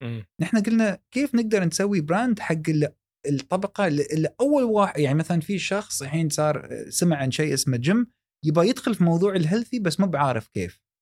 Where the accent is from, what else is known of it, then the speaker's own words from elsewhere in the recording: Dubai, United Arab Emirates; كان عندنا في دبي